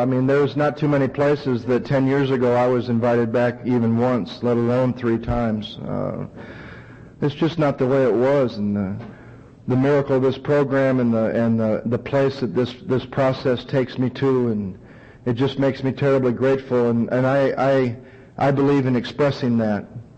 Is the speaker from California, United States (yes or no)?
yes; Santa Monica, California, United States; I'm from Santa Monica, California. Very strange place.